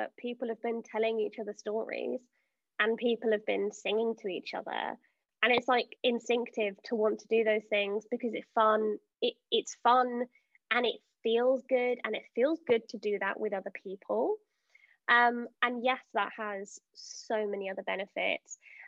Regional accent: Bristol, South West England, United Kingdom; now in London, United Kingdom; I'm British. I'm pretty standard British, relatively boring, born in London, raised in Bristol, live in London again.

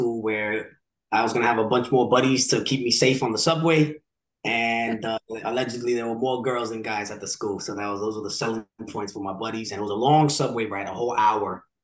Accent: Brooklyn, New York, United States; I grew up in a neighborhood called Williamsburg, Brooklyn. I was born in Brooklyn Hospital, so it's very very as Brooklyn as it can get, it seems, to some people.

